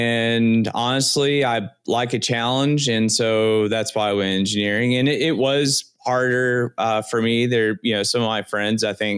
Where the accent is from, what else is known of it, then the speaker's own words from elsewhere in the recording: Fort Worth, Texas, United States; I'm from Fort Worth, Texas. Live here now.